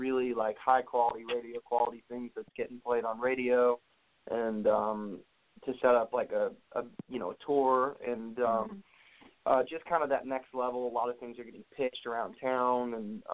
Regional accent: Flint Hill, United States; I always say I'm from Flint Hill and that's where I grew up and where I started.

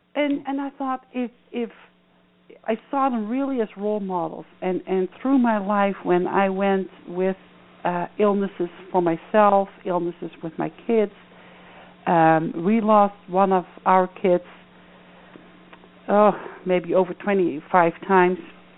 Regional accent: Netherlands; It's just a different school system because I grew up in Holland.

